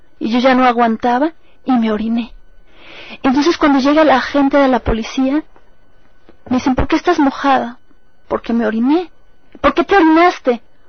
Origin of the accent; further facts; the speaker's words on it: Mexico; Después dije soy mexicana, pero no me dejaban. Ellos decían por mi tono de voz, es pastusa. No, no, decía otro, es paisa. No, es ecuatoriana.